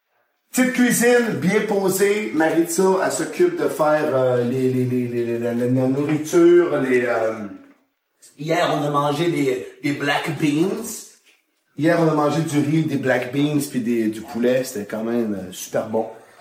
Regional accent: France; Je suis français.

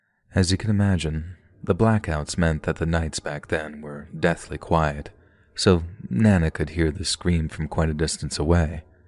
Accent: Coventry, West Midlands, United Kingdom; I was born in Edgewick, which is an area in the English city of Coventry, and I grew up in the 1970s.

